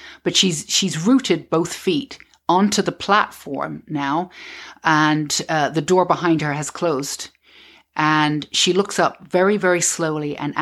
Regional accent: Mortlake, London, United Kingdom; I grew up in Mortlake in Southwest 14 in London. And it's right, there's a Mortlake train station. It's a little train station that was built in 1848. And right next to it, I lived in a council estates right next door to it.

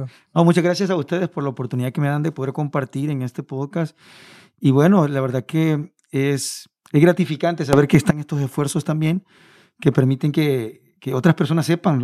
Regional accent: El Salvador; Sí, es que El Salvador suena como que somos de Europa, algo así, ¿va?

